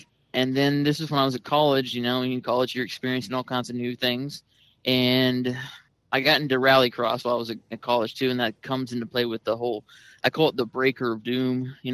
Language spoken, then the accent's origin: English; Fayetteville, United States; I grew up in Fayetteville, like I said, and I hate NASCAR. I know I'm weird. Everything else about being a Southern boy I am